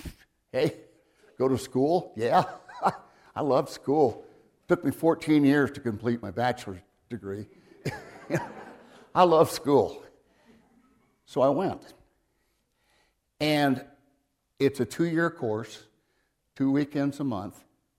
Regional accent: Los Angeles, California, United States; moved away as an adult; I was born and raised in a small town in California called Los Angeles. You might have heard of it. I was raised in the Catholic Church. Went to Catholic school all the way through high school.

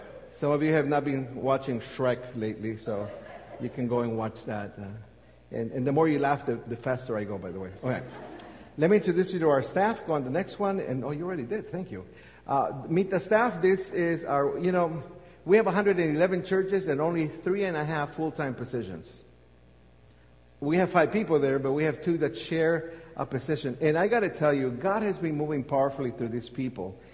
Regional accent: Guatemala; I was raised in Guatemala for about 13 years, I come from a Pentecostal background.

